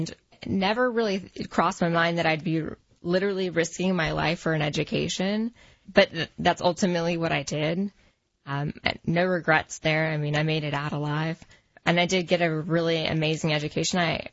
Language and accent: English; Gulf Shores, Alabama, United States; So I grew up, you know, the Gulf Shores area. My grandparents lived on Fort Morgan down there.